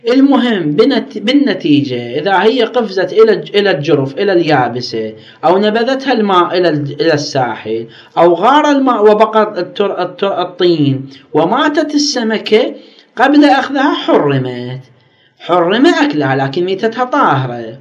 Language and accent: Arabic; Nasiriyah, Dhi Qar, Iraq; حتى في البصرة عندنا في الناصرية بالأهوار